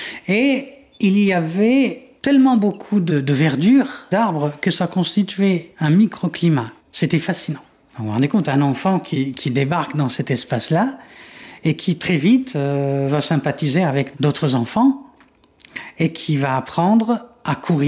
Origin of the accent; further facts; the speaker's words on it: Ghardaïa, Ghardaïa Province, Algeria; Mon enfance à Gardaïa se partageait entre l'écoute de la radio jusqu'à pratiquement la scolarisation et l'exploration de l'espace qui m'entourait. J'étais dans une famille francophone. Mes parents ont fait l'école coloniale.